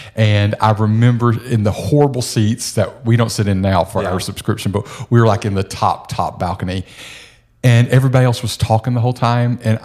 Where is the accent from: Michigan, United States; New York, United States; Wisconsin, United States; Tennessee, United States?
Tennessee, United States; I grew up in East Tennessee.